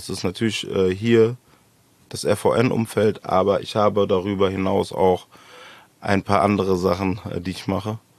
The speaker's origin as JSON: {"language": "German", "town": "Frankfurt", "region": "Hesse", "country": "Germany", "tie": "born or raised there", "said": "Frankfurt ist mein Leben, ist meine Heimat, ist mein Ein und Alles. Ich kann mir sehr, sehr, sehr, sehr schlecht vorstellen, hier nicht zu wohnen"}